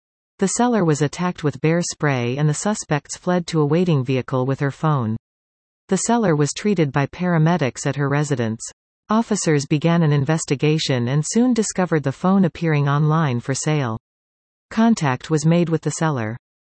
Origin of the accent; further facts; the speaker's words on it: Nigeria; I have never done anything like this and could not imagine such a thing when I was growing up in Nigeria.